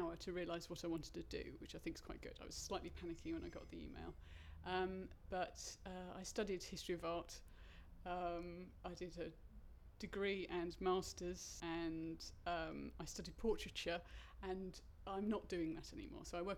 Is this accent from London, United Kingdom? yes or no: yes; London, United Kingdom; My date of birth is the 3rd of January 1977 and I'm from London.